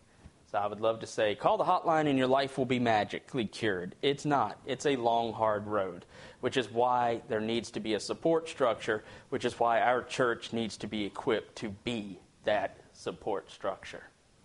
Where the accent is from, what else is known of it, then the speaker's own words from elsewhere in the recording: Chesapeake, Virginia, United States; I grew up in Chesapeake, Virginia, right next to Virginia Beach, hurricane land.